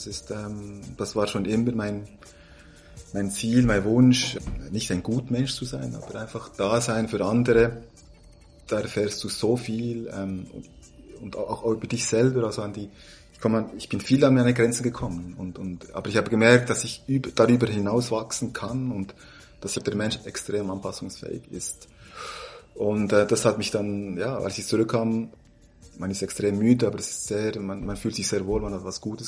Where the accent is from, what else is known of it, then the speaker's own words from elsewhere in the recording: Bern, Switzerland; accent: Bernese German; Nichts mit der Schweiz zu tun, ich bin hier aufgewachsen. Ich spreche besser Berndeutsch als Spanisch, absolut.